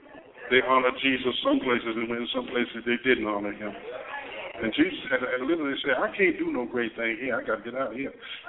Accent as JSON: {"language": "English", "town": "Easton", "country": "United States", "tie": "born or raised there", "said": "I grew up in Easton. I went to kindergarten in Easton, graduated high school in Easton"}